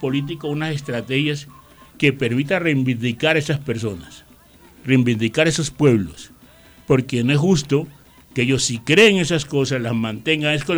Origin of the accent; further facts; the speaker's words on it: Guapi, Cauca, Colombia; yo fui a la galería de Guapi en mi pueblo y oí la música de esos corridos